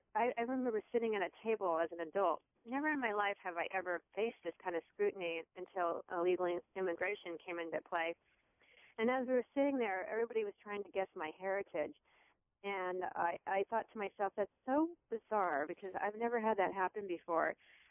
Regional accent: United States; born there; I speak English and that I was born here in America

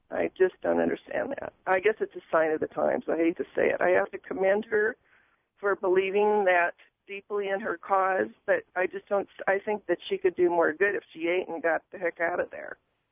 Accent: California, United States; I'm not real familiar with this area. I'm originally from California.

